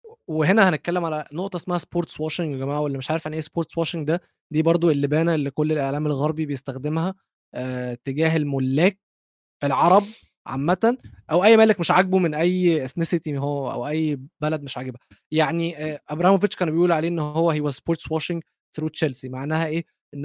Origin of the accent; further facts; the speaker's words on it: Egypt; انا مش قطري. انا قلت في الاول تو دي اي ام قطري، بس اي ام نوت قطري فعلا، انا مصري كمان.